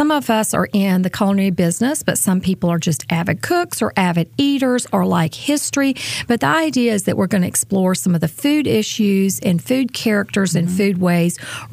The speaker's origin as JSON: {"language": "English", "region": "North Carolina", "country": "United States", "tie": "born or raised there", "said": "Exactly. I grew up in Watauga County, which is where Boone is, where Appalachian State University is."}